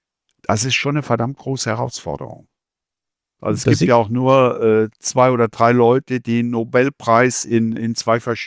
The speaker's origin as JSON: {"language": "German", "region": "Eifel", "country": "Germany"}